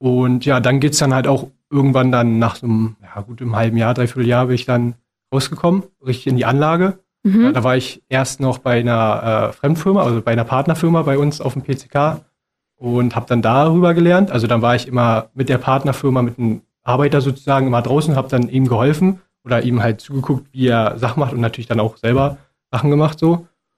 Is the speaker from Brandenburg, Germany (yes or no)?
yes; Schwedt, Brandenburg, Germany; wenn man, naja, bei uns in Schwedt oder in der Uckermark aufwächst